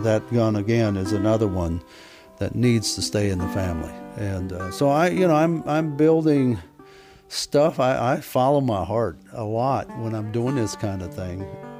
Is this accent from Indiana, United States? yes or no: yes; Indiana, United States; That piece of wood comes from the home place where I grew up in Indiana.